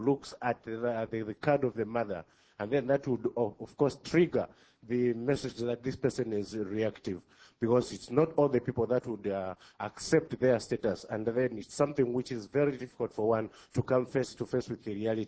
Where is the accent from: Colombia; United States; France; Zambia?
Zambia; I'm an activist from Zambia.